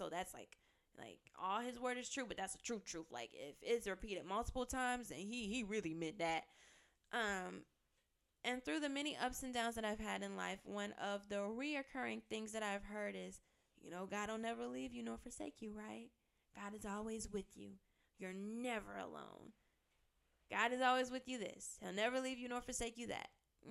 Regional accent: Detroit, Michigan, United States; If you don't know, I'm from Michigan, from the D to be exact, the only city that we recognize around these parts.

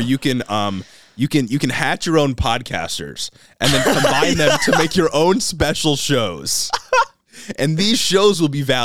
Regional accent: United States; I'm a red-blooded, freedom-loving

